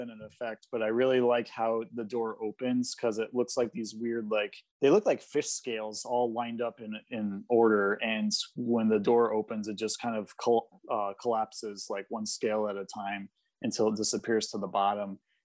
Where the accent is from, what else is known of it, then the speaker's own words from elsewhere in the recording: New England, United States; now in Florida, United States; I mean, considering I'm originally from New England and I'm tempered towards colder weather, I'm just inside 3/4 of the year down here.